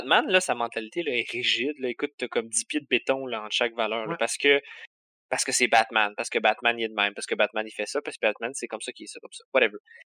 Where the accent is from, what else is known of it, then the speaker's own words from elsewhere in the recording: Quebec, Canada; C'est sûr que moi, je suis un Québécois